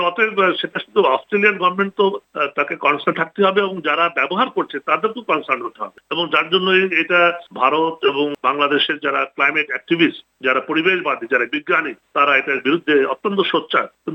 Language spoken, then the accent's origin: Bangla; Bangladesh; now in Canberra, Australia; বাংলাদেশের জনসংখ্যা অনেক বড়, 16 কোটি মানুষ খুবই অল্প জায়গার মধ্যে, আমাদের জন্য এটা খুবই বিপজ্জনক। অথবা আমরা একজন বাংলাদেশী হিসাবে